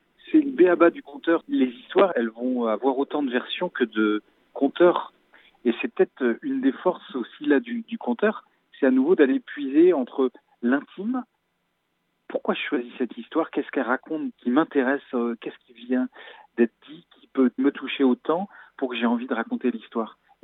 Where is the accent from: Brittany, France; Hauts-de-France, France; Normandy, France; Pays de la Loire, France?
Pays de la Loire, France; Fontenay-le-Comte; Moi, je viens de Vendée, du sud de la Vendée, la région de Fontenay-le-Comte. J'ai grandi dans un pays de légende, en fait, pas très loin de la tour de la Fée Mélusine.